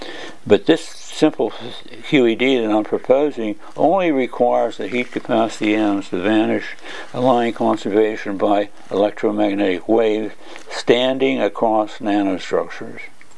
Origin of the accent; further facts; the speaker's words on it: United States; now in Berlin, Germany; I'm an American living in Berlin